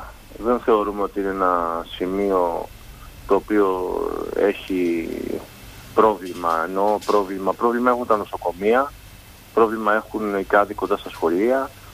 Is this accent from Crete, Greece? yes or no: yes; Heraklion, Crete, Greece; Δεν μπορούμε πλέον ως Ηρακλειώτες να κάνουμε μια διαχείριση όλης αυτής της κατάστασης από κοινού.